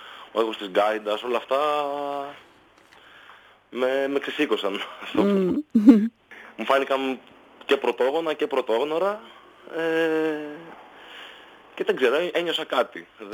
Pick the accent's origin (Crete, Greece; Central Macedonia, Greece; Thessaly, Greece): Thessaly, Greece; Larissa; Εγώ στη Λάρισα γεννήθηκα και μεγάλωσα.